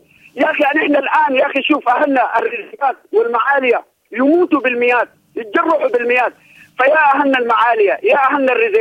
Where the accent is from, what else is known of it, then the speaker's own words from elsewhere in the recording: Sudan; عشان نحن كلنا كسودانيين نعيش في وطن يسعنا جميعا